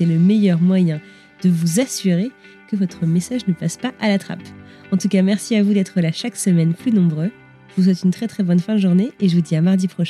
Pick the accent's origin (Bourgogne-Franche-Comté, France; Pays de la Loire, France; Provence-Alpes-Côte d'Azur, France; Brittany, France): Brittany, France; je suis bretonne, précisons-le.